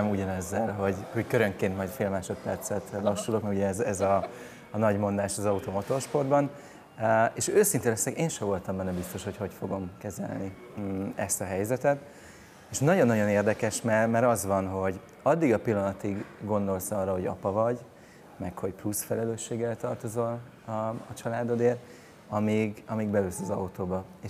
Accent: Himesháza, Baranya, Hungary; Én vidékről, Himesházáról, Baranya megyéből származom

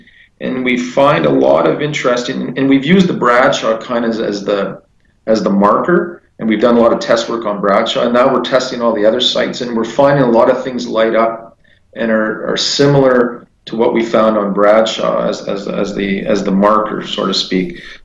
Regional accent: Timmins, Ontario, Canada; I was born and raised in Timmins. I still have family in Timmins, lots of family in Timmins.

